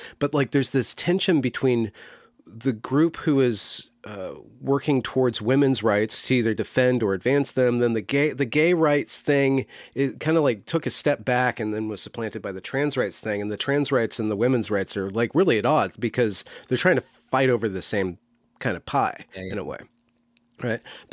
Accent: United States; So there's like these class dynamics that, as an American, like I'm aware of, but not really privy to.

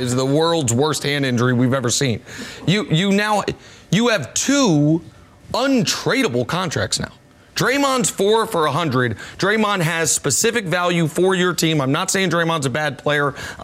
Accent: Kansas City, Missouri, United States; Obviously, even more so with my hometown Chiefs playing in the Super Bowl.

